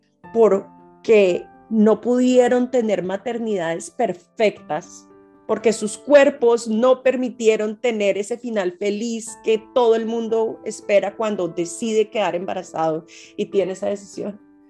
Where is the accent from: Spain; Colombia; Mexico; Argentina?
Colombia; Casanare; Yo crecí en Colombia, en Casanare, además, en medio del conflicto armado.